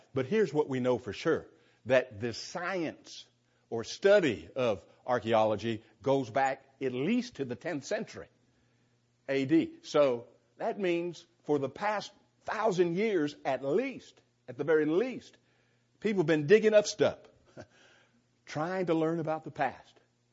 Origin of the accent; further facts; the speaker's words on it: California, United States; It's like if I'm from California. If I'd tell you, you know, I remember growing up in California, and I just love the fall